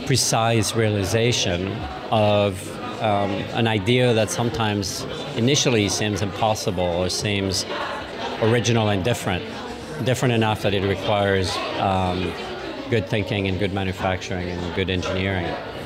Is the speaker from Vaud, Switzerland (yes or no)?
yes; Lausanne, Vaud, Switzerland; The Ecal is from my hometown, and I'm very familiar with it, and I've lectured there.